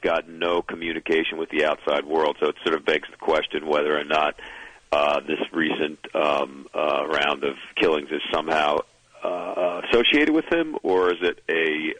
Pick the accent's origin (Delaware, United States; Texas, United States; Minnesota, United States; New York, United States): New York, United States; New York City; And I'm a New Yorker